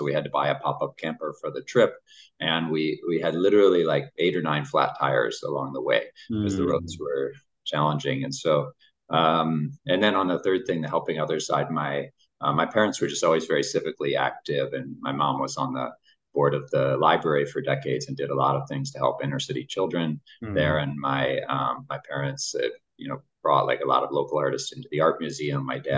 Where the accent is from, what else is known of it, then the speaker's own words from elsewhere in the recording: Toledo, Ohio, United States; So I grew up in Toledo, Ohio. So I didn't grow up in Bangalore.